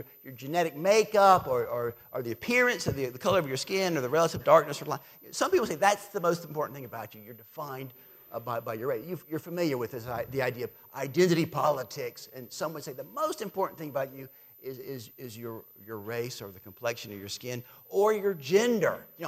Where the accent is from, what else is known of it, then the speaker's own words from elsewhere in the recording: the South, United States; I'm from the South, obviously. I'm very Southern. I didn't know how Southern I was until I moved to the Northeast, and I realized, wow, I'm more Southern than I thought.